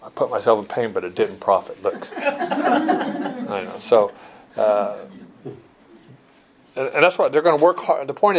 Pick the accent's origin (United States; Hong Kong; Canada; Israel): United States; Arizona; I grew up here in Arizona. We knew nothing about blue laws.